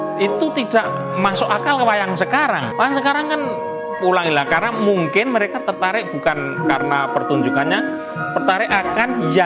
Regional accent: Java, Indonesia; now in United States; promosi kita sebagai orang Jawa mengenakan gamelan itu

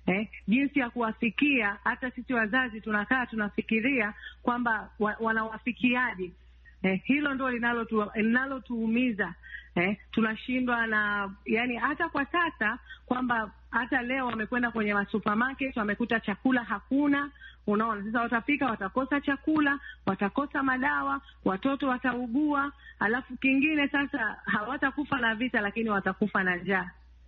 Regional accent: Tanzania; kwa sababu sisi ni Watanzania

